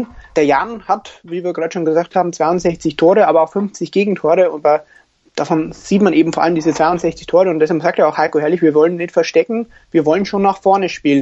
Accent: Regensburg, Bavaria, Germany; born there; ich bin gebürtiger Regensburger

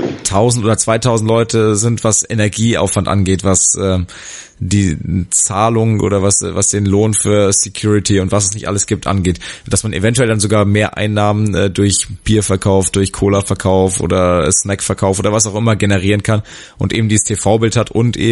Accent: Hesse, Germany; da sehr im Rhein-Main-Gebiet unterwegs bin, weil es meine Heimat ist

